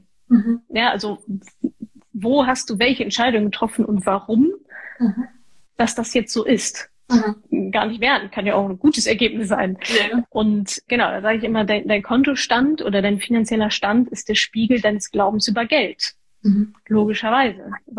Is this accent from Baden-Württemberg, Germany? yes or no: no; North Rhine-Westphalia, Germany